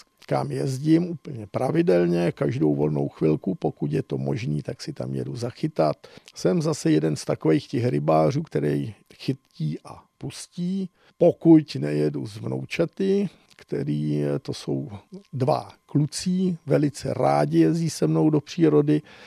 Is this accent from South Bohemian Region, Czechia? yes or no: yes; South Bohemian Region, Czechia; Tak jsem Jihočech, takže je to tady celá ta Šumava.